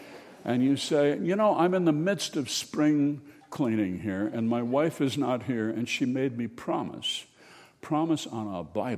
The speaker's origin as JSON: {"language": "English", "region": "Minnesota", "country": "United States", "said": "Well, we're from Minnesota. We don't look to North Dakota for revelation, as a rule."}